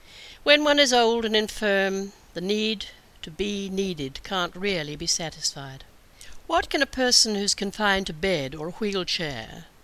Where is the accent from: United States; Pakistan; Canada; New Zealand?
New Zealand; I was away from New Zealand for 7 years, and may never have returned at all if she hadn't become very frail. When I came back, my mother was still living in her comfortable flat in Christchurch.